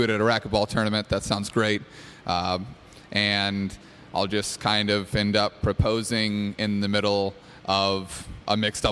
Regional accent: St. Louis, Missouri, United States; We're both from St. Louis. We were both coaching high school teams from St. Louis, but it took us traveling across the country to actually talk to each other for the first time.

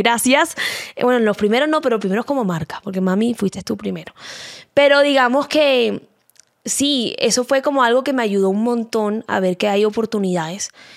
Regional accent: Cartagena, Bolívar, Colombia; now in Miami, United States; yo estoy viviendo en Miami, yo soy de Cartagena

